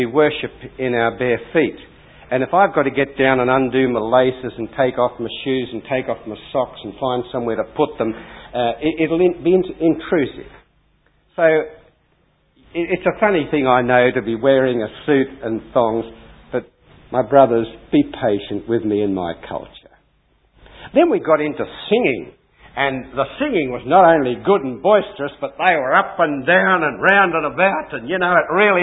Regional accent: United Kingdom; "Oh, Sam," I said, "I'm British and Episcopalian, forgive my culture."

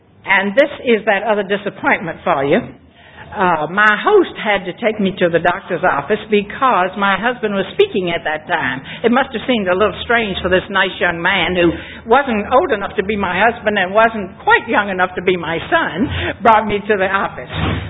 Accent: Virginia, United States; moved away; I don't have any Texas accent at all. I grew up in Virginia, and that is a state on our East Coast, and the way I speak comes from Virginia.

